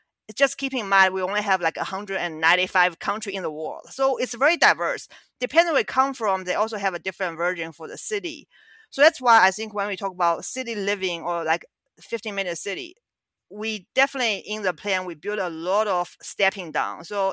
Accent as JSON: {"language": "English", "country": "China", "tie": "born or raised there", "said": "I grew up in China and I did my bachelor degree, and also I worked in Shanghai for their comp plan."}